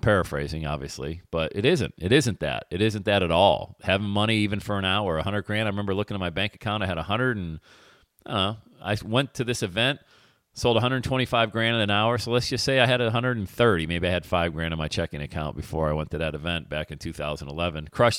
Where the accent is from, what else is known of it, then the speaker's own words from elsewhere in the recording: Bradford, Pennsylvania, United States; Growing up in Bradford, PA, as the youngest of eight kids, single parent family